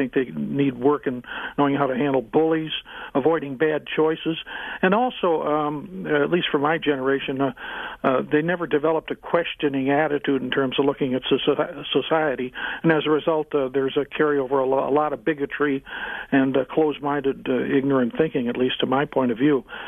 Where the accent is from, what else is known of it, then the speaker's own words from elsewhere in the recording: Illinois, United States; I'm from Illinois.